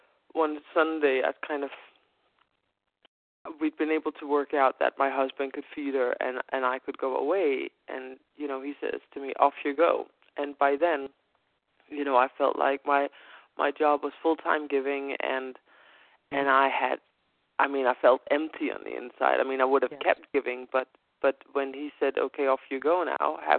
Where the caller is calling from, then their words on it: Copenhagen, Capital Region of Denmark, Denmark; I'm calling from Copenhagen in Denmark.